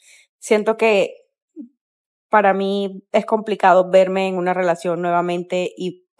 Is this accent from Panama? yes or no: no; Montería, Córdoba, Colombia; de Montería.